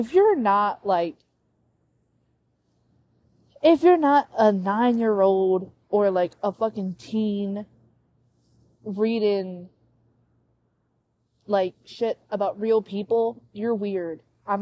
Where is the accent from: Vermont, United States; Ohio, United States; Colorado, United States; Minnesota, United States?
Ohio, United States; So I'm from Ohio. Yippee! Shout out my Ohioans.